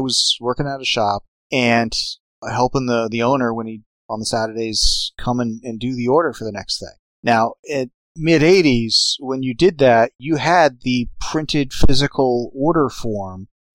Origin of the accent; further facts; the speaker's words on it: San Diego, California, United States; When I was growing up in San Diego, and this is a tangent and I know it